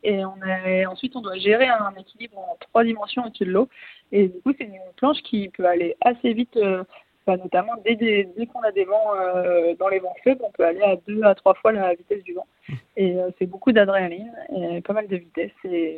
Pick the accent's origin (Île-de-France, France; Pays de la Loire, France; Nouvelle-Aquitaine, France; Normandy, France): Pays de la Loire, France; Les Sables-d'Olonne; Eh ben moi j'ai grandi au Sables d'Olonne, donc dans une petite ville qui est quand même très orientée vers la mer.